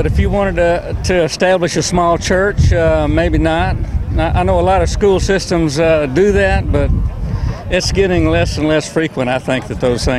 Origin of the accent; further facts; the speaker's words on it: Lewisville, Texas, United States; I'm from Louisville here in Texas.